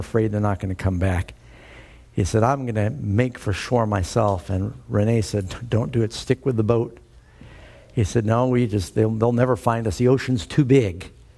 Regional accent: New York City, New York, United States; born or raised there

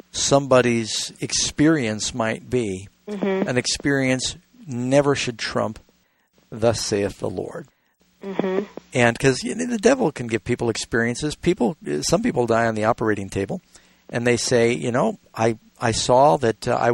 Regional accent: New York City, New York, United States; Maybe that's because I grew up in New York City, but don't believe everything.

